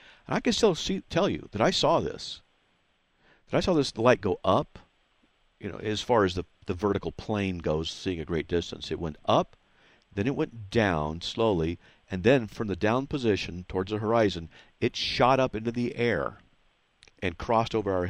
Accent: Buena Park, California, United States; because I grew up in Buena Park when I was younger.

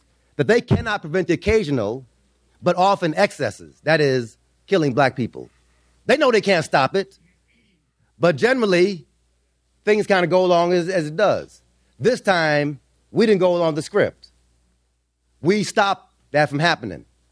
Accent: Los Angeles, California, United States; I was raised in Los Angeles.

